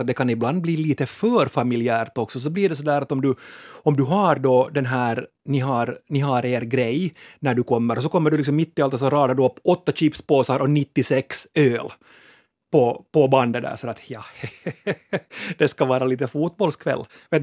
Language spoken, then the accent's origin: Swedish; Vaasa, Ostrobothnia, Finland; born there; så har jag alltså i Vasa, i den stad där jag är född, börjar alltid på svenska.